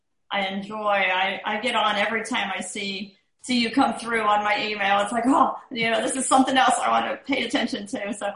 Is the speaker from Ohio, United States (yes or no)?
yes; Cincinnati, Ohio, United States; I'm from the Cincinnati, Ohio area.